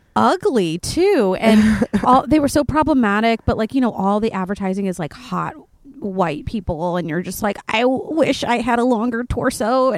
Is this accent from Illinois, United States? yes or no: no; Florida, United States; I grew up in a super, super small, very white town, went to a private school with a bunch of like super rich white kids.